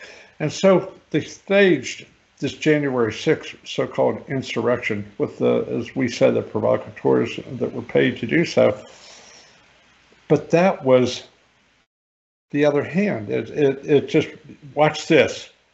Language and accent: English; Virginia, United States; he probably even won in my home state of Virginia, just from what I know happened here in Lynchburg.